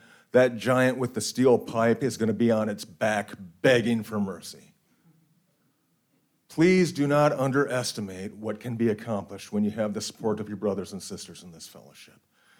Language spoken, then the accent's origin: English; Minnesota, United States; When I go to meetings back home, and you guys know that I'm from Minnesota, that's no secret.